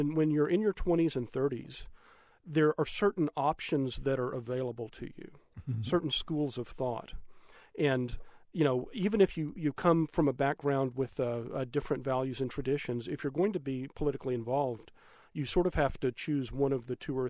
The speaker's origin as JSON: {"language": "English", "town": "Austin", "region": "Texas", "country": "United States", "tie": "born or raised there", "said": "I'm a fifth-generation native of Austin, Texas, in Central Texas."}